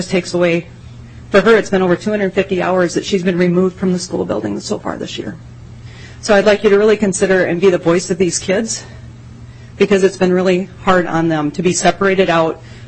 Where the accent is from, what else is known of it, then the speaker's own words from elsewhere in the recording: Fulda, Minnesota, United States; I'm from Fulda, Minnesota, and I am dressed for traveling today.